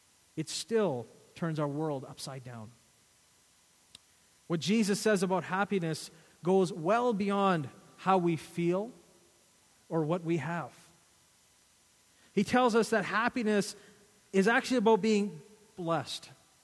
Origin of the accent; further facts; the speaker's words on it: Canada; I enjoy being a Canadian. I had a chance to go back to India where my parents were from, and I thought, thank you, Lord, that I'm a Canadian.